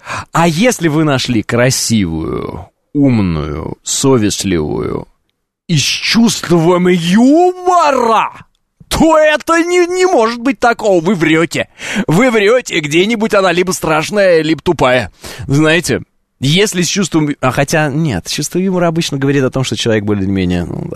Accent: Moscow, Russia; Я русский! Я из России! Я из Москвы!

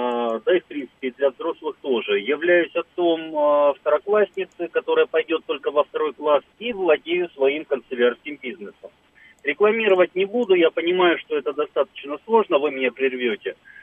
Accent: Moscow, Russia; я из Москвы.

